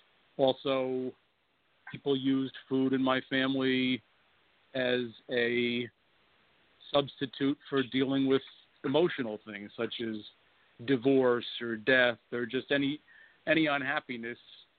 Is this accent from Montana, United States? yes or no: no; New York, United States; I went to a small private school at the time growing up in Long Island